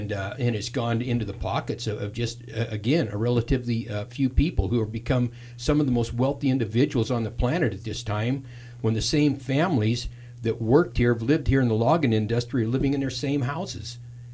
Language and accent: English; Round Mountain, United States; I grew up in this, it was a logging community what I was born into here in Round Mountain.